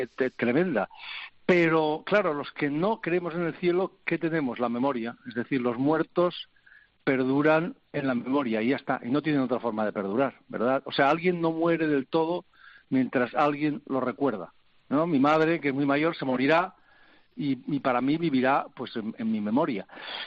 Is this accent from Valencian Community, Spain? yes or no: no; Ibahernando, Extremadura, Spain; also born or lived in Girona; nos íbamos desde Gerona a mi pueblo, a Extremadura, a Iba Hernando, al lado de Trujillo, donde vivía, donde nací, donde es toda mi familia